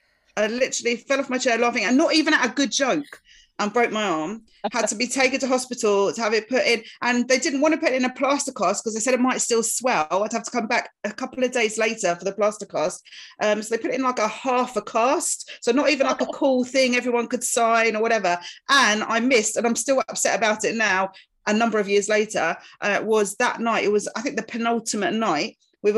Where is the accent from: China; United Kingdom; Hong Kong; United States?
United Kingdom; East of England; I grew up in Essex country-ish